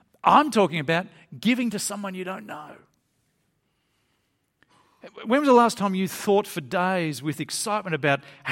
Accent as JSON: {"language": "English", "country": "Australia", "said": "I'm an Australian. I love my coffee, okay?"}